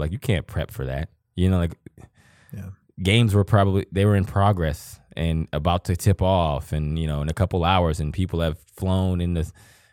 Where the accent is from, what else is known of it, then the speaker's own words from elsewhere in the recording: Johnstown, Pennsylvania, United States; I'm from Johnstown, Pennsylvania. And I was a sophomore. I'm from Johnstown, Pennsylvania.